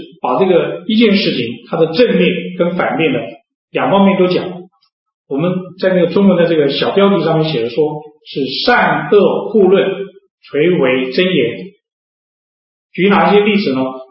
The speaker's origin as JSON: {"language": "Chinese", "country": "China", "said": "应该可以用我们中国人的对联呢可以来做一个对照说明。对联是我们中国人都熟悉的"}